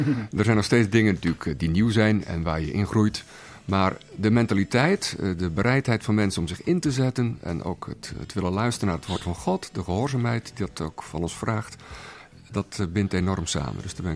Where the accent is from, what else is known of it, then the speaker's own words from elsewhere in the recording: Katwijk, South Holland, Netherlands; Katwijk is inmiddels denk ik ook wel wat veranderd. Maar ik weet nog goed als ik als kind in Katwijk